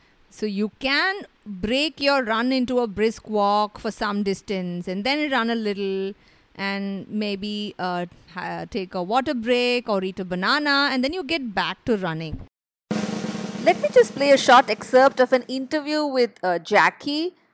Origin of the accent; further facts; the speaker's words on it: India; This is your host … I'm from India.